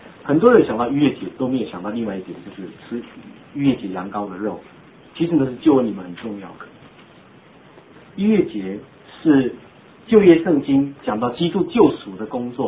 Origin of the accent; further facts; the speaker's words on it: Taiwan; 你喜欢那种我们台湾话说你讲硬的这种得救吗？